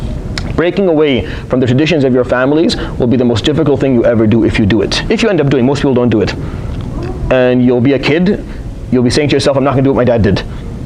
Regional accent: Syria; I'm not from the same community as him. Maybe he's from I'm from Syria.

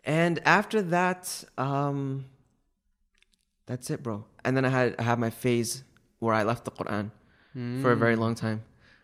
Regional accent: Brooklyn, New York, United States; born there; I was born in Brooklyn.

